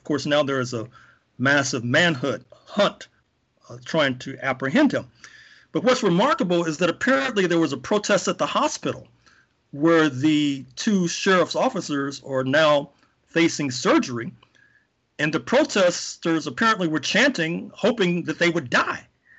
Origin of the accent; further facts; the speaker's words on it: St. Louis, Missouri, United States; they're right across the state from Missouri, where I grew up in St. Louis.